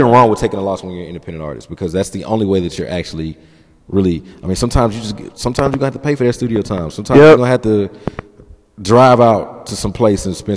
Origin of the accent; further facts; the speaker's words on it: New York, United States; because in New York, and I've talked to Eve about this so many times, growing up in New York with Eve